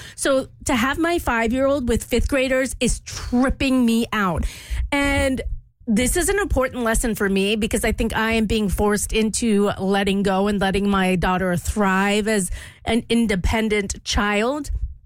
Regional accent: Louisiana, United States; Where I grew up in Louisiana, the way, you know, and it's interesting

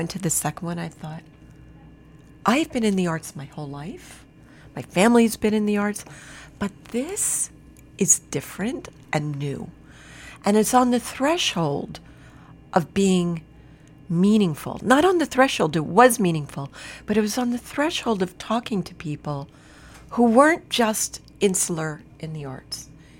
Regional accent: New York, United States; a lot of the people at the foundation are sixth, seventh generation Floridian. I grew up in New York.

